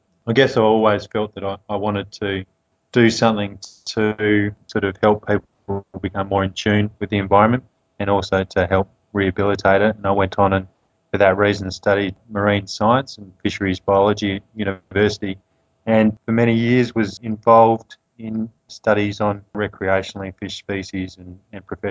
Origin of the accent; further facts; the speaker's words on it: Adelaide, South Australia, Australia; I grew up in Adelaide, which is in South Australia, and I grew up in the Adelaide Hills, which is probably about 20 minutes out of the CBD, and it's just on the border of the city.